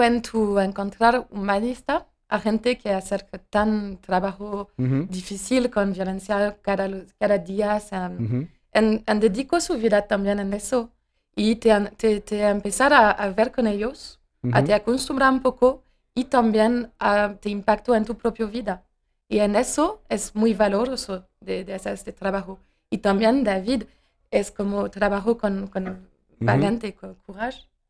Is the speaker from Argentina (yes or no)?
no; France; Spanish is a second language; Como una francesa es muy impactante, porque en uh-huh. Francia no hay este tipo de imágenes por la noticia.